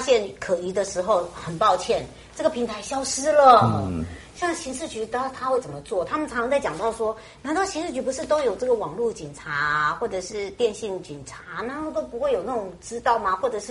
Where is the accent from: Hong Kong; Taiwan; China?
Taiwan; 我们台湾人真的很有钱呢。